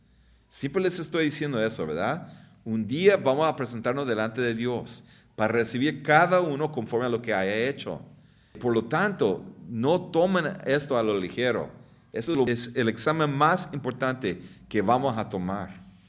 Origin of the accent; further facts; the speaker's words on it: Texas, United States; born there; yo nací en Texas